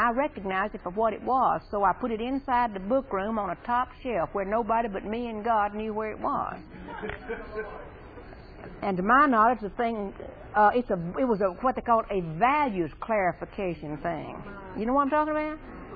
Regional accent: Louisiana, United States; And I grew up near Shreveport, and I'll tell you, there is no more meanness and crime in Shreveport.

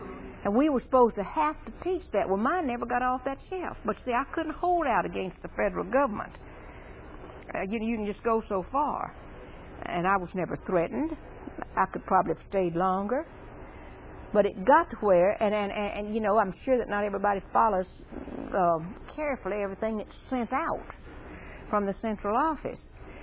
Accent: Louisiana, United States; And I grew up near Shreveport, and I'll tell you, there is no more meanness and crime in Shreveport.

